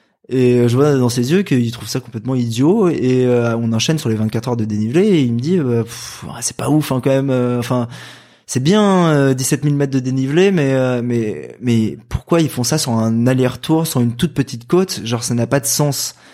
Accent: Île-de-France, France; moi je viens du Val-de-Marne dans le 94 en région parisienne.

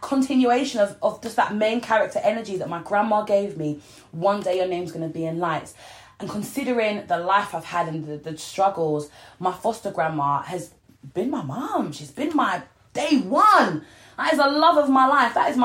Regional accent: Yorkshire and the Humber, United Kingdom; I was brought up in North Lincolnshire, teeny tiny little village next to Grimsby, right?

